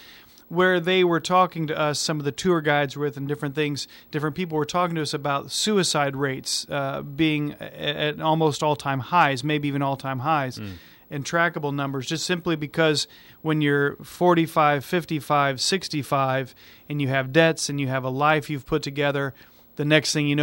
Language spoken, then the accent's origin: English; United States; I said, I'm from America.